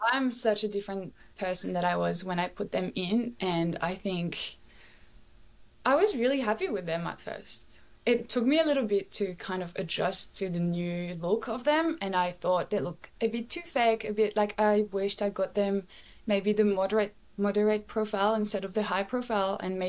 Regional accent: France; moved away; I felt like everything is a little bit more superficial in a way here than it is in my hometown in France.

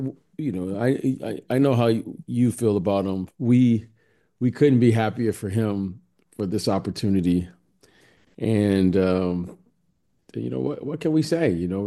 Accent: Detroit, Michigan, United States; we grew up together in Detroit.

